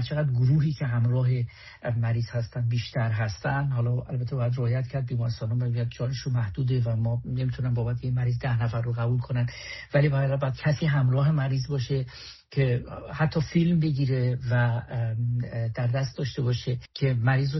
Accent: Iran; به عنوان یک ایرانی

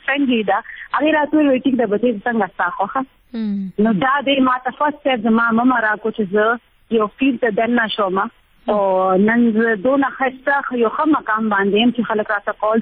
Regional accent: Khyber Pakhtunkhwa, Pakistan; now in Peshawar, Pakistan; ایکچولی زه پېښور کې پاتې کیږم خو موږ پښتانه یو. زه ایکچولی ما مومند ایجنسی نه.

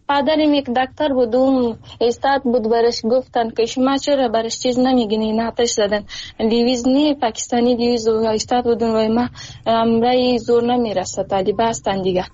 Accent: Afghanistan; من از افغانستان هستیم

